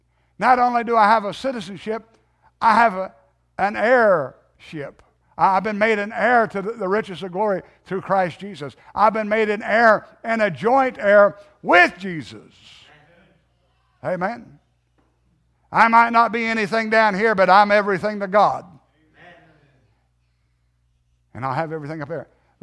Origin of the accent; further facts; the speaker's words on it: United States; I can go anywhere in the world and I'm still glad I'm an American.